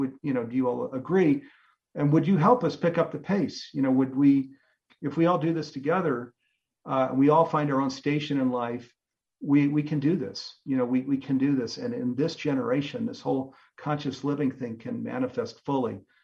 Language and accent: English; California, United States; You know, I come from Silicon Valley.